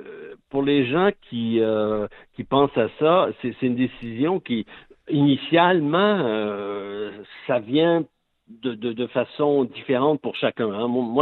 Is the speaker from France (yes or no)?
no; Quebec, Canada; accent: Quebec French; je suis obligé d'essayer de me ressortir mon accent québécois